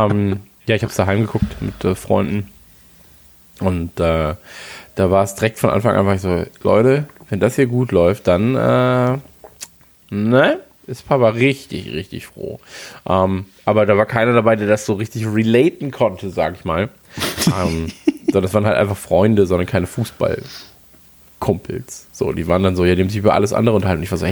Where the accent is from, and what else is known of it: Duisburg, North Rhine-Westphalia, Germany; born or raised there